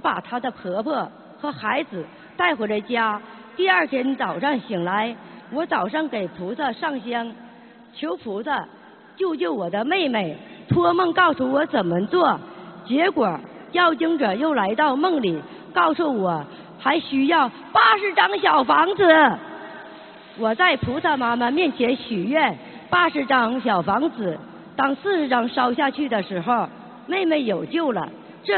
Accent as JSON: {"language": "Chinese", "town": "Harbin", "region": "Heilongjiang", "country": "China", "said": "我今年44岁，28岁开始供佛"}